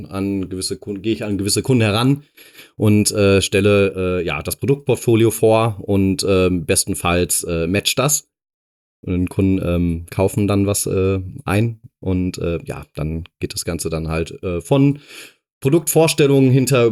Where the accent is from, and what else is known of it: Dortmund, North Rhine-Westphalia, Germany; born or raised there